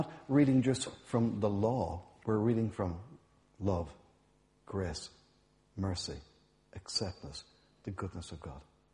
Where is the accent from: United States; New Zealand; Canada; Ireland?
Ireland; Enniscorthy, Leinster; originally I'm from Enniscorthy in County Wexford. So for those footballers among us, I'm known as a yellow belly.